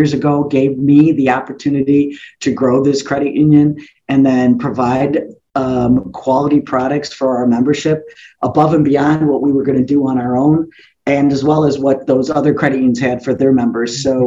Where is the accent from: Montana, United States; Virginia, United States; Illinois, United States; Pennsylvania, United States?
Illinois, United States; Chicago; I get the impression that because I'm from the Chicagoland area, Illinois, we vote early and often, and a lot of folks did that for me.